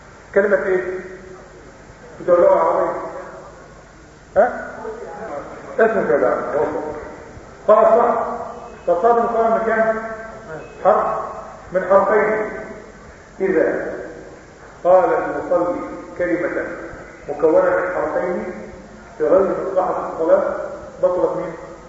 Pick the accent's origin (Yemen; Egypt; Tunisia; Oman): Egypt; لكن عندنا في مصر اللي يعمل كده يضرب بالنقص الصلاة